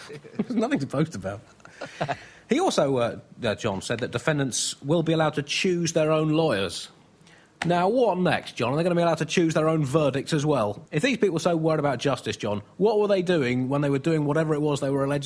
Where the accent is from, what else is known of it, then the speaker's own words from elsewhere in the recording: United Kingdom; I'm so proud of being British that I'm actually levitating naturally about 3 inches above the ground.